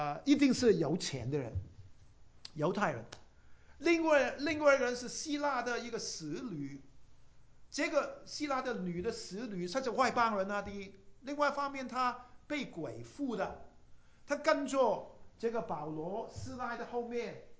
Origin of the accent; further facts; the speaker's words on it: Guangdong, China; 哎呀，我们广东人呢，我们就很喜欢吃粥啊，油条，油条啊